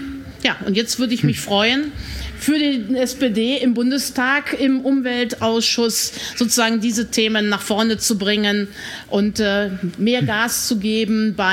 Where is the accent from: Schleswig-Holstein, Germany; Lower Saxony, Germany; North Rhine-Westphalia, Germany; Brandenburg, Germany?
North Rhine-Westphalia, Germany; Cologne; Ich bin 53 Jahre alt, ich bin ein Eschkölsch-Mädchen, ich bin im Bayental geboren, wohne heute im schönen Nippes